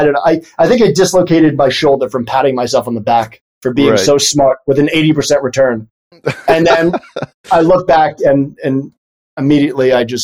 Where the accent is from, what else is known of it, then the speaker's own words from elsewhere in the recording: New York City, New York, United States; I grew up in the Bronx. I have family, friends, firemen, nurses, teachers.